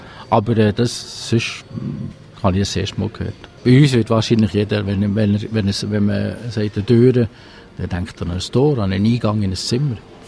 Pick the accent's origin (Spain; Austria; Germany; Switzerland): Switzerland; Solothurn; born there; Ich bin in Solothurn geboren, ja. Und wohne dort und bleibe dort.